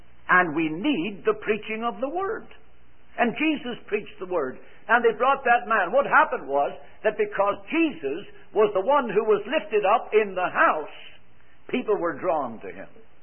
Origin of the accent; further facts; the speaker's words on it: Ireland; accent: Irish; And by the way, with my Irish accent, I didn't say Philippines.